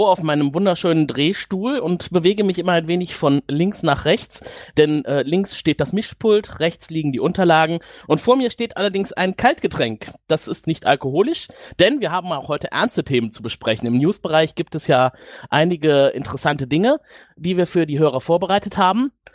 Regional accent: Germany; now in Cologne, Germany; Wir kommen auch nicht aus der Schweiz, sondern aus dem benachbarten Deutschland.

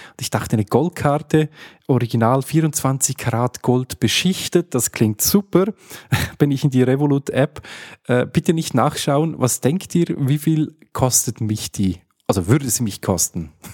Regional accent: Switzerland; ich als richtiger Schweizer dachte natürlich

